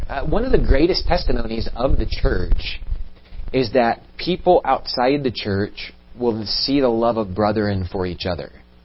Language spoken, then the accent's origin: English; Iowa, United States; And because I grew up in Iowa and it was the only sports that were around us